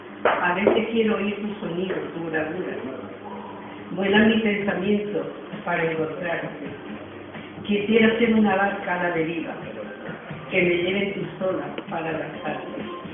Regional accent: San Fernando, Andalusia, Spain; also born or lived in Chicago, United States; soy de San Fernando, de Cádiz, y de Chicago.

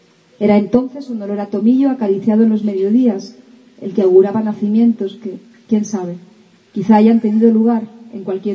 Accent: Seville, Andalusia, Spain; vengo de Sevilla

